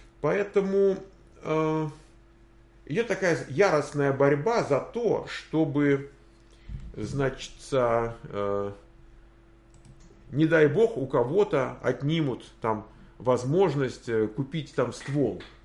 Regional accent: Moscow, Russia; now in United States; все-таки мы из Москвы. И нам как-то привычно жить и в большой стране, и в большом городе.

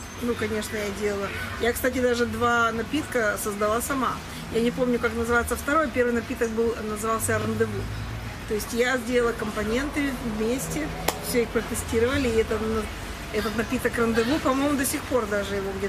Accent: Russia; moved away; Ты знаешь, когда я приехала сюда из России в бар, да, Я просто не могла поверить, как здесь наливают напиток.

